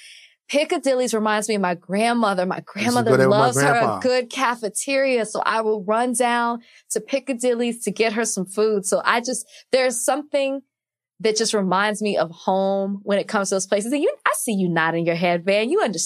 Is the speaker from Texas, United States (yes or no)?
yes; Dallas, Texas, United States; Like, I'm from Oak Cliff.